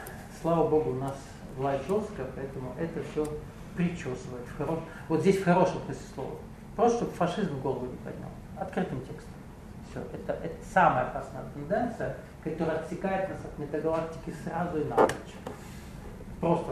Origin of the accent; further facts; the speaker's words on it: Russia; я приехал из России, больше понимаю, вижу, чем вы здесь.